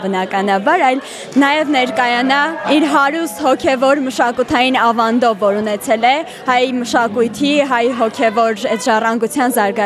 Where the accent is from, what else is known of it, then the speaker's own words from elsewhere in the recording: Ijevan, Tavush, Armenia; Իջևանից եմ